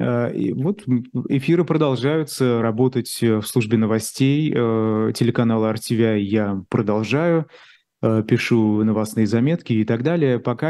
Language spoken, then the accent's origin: Russian; Russia; moved away; Да, я уехал из России, временно уехал из России, пока рамки мои поездки не определены, но явно это не навсегда, потому что Россия – это моя страна.